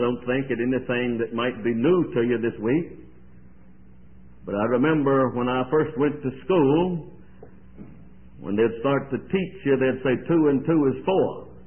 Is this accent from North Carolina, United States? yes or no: yes; Kernersville, North Carolina, United States; I'm not from Winston-Salem. I'm from a city between Winston-Salem and Greensboro called Kernersville.